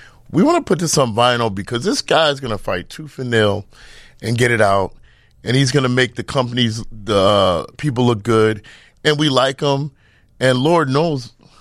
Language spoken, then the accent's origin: English; Midwest, United States; growing up in the Midwest is different than growing up in New York or California